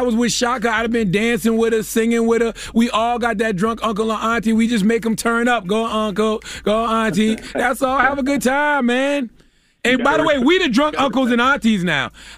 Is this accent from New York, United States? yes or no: no; Moncks Corner, South Carolina, United States; tomorrow, Monk's Corner, South Carolina, dropping the clues bombs from my hometown, the 843.